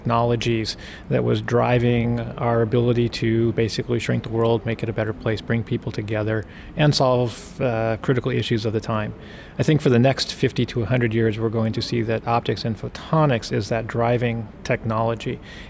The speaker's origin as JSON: {"language": "English", "town": "Orlando", "region": "Florida", "country": "United States", "said": "I'm from Orlando, Florida, in the United States."}